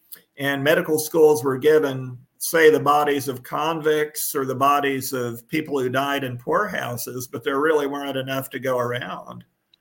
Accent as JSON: {"language": "English", "region": "Kentucky", "country": "United States", "tie": "born or raised there", "said": "I did grow up in a rural sort of county. Richmond is more of a bluegrass county with a large city, Madison County, I should say, a large city, Richmond, and a few smaller towns"}